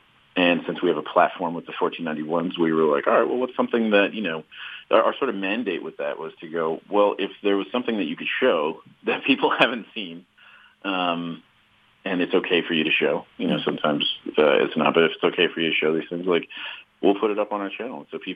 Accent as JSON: {"language": "English", "town": "Bemidji", "region": "Minnesota", "country": "United States", "tie": "born or raised there", "said": "it was a strange kid growing up in Bemidji"}